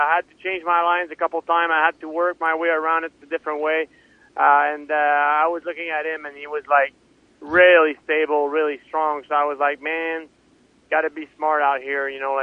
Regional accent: Trois-Rivières, Quebec, Canada; my brother and I, we were raised in Trois-Rivières

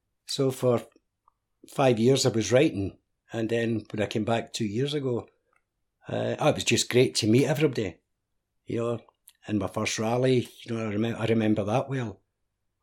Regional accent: Glasgow, Scotland, United Kingdom; born or raised there; also born or lived in London; now in Glasgow, United Kingdom

